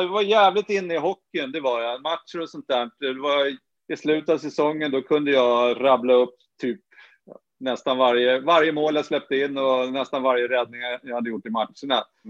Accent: Sweden; also born or lived in United States; I alla fall här hemma i Sverige, i USA var det lite knepigare, men hemma i Sverige var jag alltid först i omklädningsrummet.

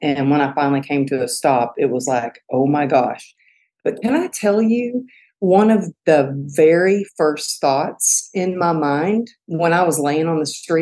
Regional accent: Texas, United States; So I grew up in Texas, and I think it's real important to have mentors.

